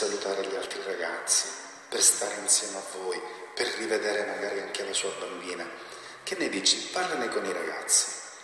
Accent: Catanzaro, Calabria, Italy; Io sono di Catanzaro

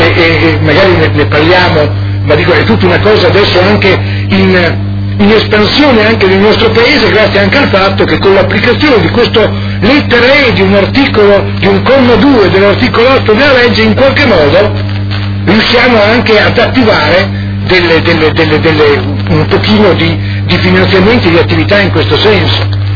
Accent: Ferrara, Emilia-Romagna, Italy; io vengo da Ferrara, un terzo della nostra provincia è rimasto senza luce, senza acqua, senza gas

